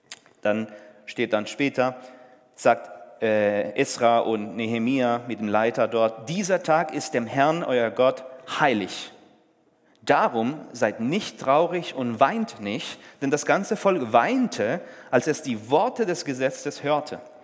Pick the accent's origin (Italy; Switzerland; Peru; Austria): Peru; German is a second language; now in Germany; ich komme aus Peru. Komisch, ne? Ich bin in Peru geboren, aufgewachsen, seit 14 Jahren erst in Deutschland, habe mein Deutsch hier gelernt, obwohl ich deutsche Vorfahren habe